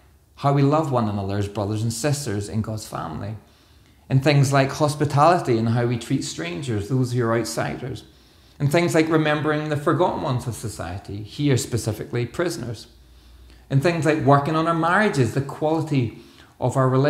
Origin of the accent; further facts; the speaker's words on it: Northern Ireland, United Kingdom; I'm from Northern Ireland, for those of you who don't know that. I've no intention to go back there